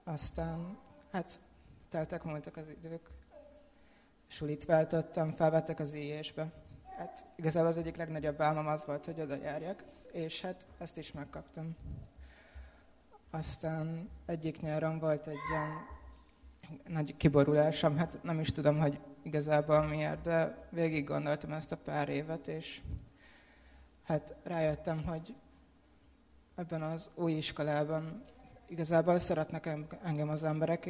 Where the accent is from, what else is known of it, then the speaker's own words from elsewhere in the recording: Budapest, Hungary; also born or lived in Zalaegerszeg; now in Budaörs, Hungary; Hát lassan már 8 éve, hogy Budaörsön élünk, így a családommal. Apukám lelkész volt Zalaegerszegen, én ott születtem, már a 3. gyerekként. És 10 éves voltam, amikor úgy döntöttek, hogy felköltözünk Budapestre.